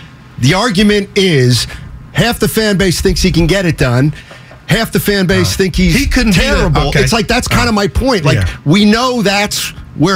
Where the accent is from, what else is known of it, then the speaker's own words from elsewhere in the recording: Reading, Pennsylvania, United States; You know, it's funny because I grew up in Reading, and I'm thinking of Don Tolleson and Action News and Jim Gardner.